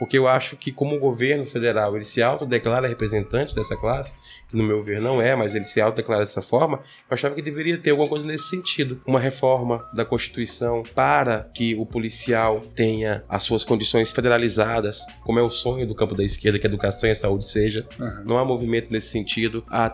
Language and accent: Portuguese; Goiás, Brazil; Eu fui criado em Goiás e 1.500 em Goiás não dá pra nada.